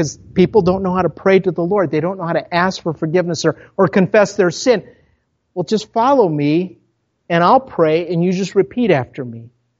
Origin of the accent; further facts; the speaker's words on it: Minnesota, United States; accent: Minnesota; But she's talking in Spanish, thinking that I'm from Minnesota. I've got a Minnesota accent.